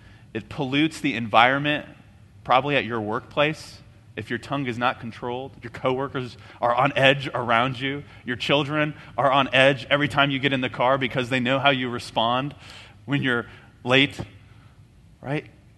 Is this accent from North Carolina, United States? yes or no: no; California, United States; I grew up in Southern California, and one of the most disturbing things that we would see almost yearly was the amount of disaster and destruction that was caused by a small fire.